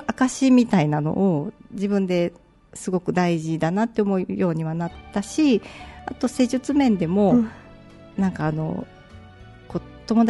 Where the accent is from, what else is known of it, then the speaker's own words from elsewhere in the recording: Kansai, Japan; でもやっぱりあのもともと関西出身なので、